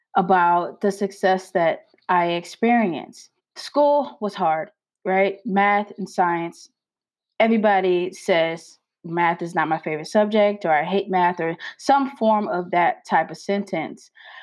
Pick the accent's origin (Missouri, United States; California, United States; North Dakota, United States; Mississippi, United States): Missouri, United States; St. Louis; I am an engineer at NASA's Jet Propulsion Laboratory, but I am from St. Louis, Missouri.